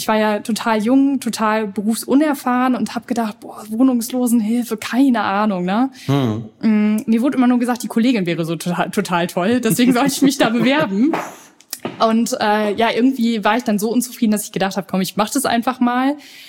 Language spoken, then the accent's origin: German; Osnabrück, Lower Saxony, Germany; born there; Doch, ich komme aus Osnabrück, aus Niedersachsen, ja, gebürtig, okay.